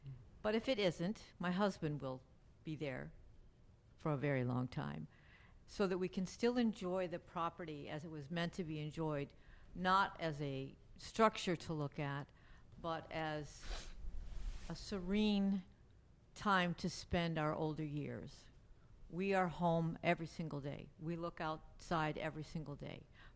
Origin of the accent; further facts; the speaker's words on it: Southwest, United States; I come from the Southwest, and I never knew when I came here that I would fall in love with this country, with this area.